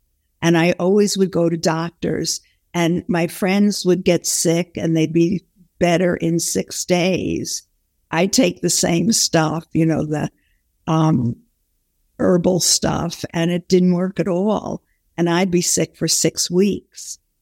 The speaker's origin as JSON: {"language": "English", "town": "Brooklyn", "region": "New York", "country": "United States", "said": "I don't think he knew I had a sister, that I came from Brooklyn, what my father did for a living."}